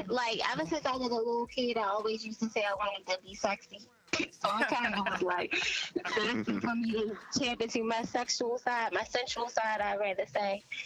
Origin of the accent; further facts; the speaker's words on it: Baltimore, Maryland, United States; I'm from Baltimore, Maryland.